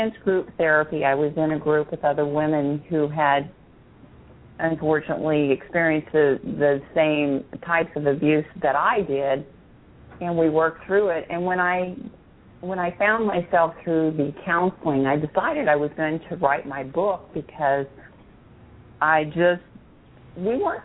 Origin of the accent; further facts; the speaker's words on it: Kansas City, United States; moved away as an adult; I was born and raised in Kansas City. I am a Midwest gal. And not liking the winters and the summer of 1985, I moved to Southwest Florida. I have resided here ever since.